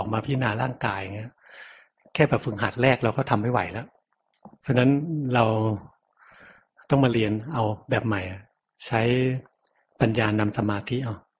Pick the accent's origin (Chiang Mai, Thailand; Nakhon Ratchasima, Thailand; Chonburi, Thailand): Chonburi, Thailand; เป็นคนที่เกิดอยู่ที่ชลบุรีเกิดอยู่ในเมืองชลบุรีแหละแต่ว่าอยู่ออกมานอกเมืองหน่อย